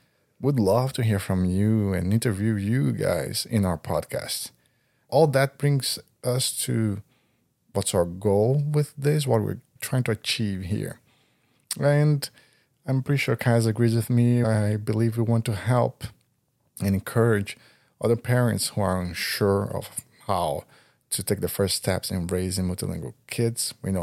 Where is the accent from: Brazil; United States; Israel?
Brazil; English is a second language; moved away as an adult; now in Canada; I'm Brazilian, born and raised in Brazil.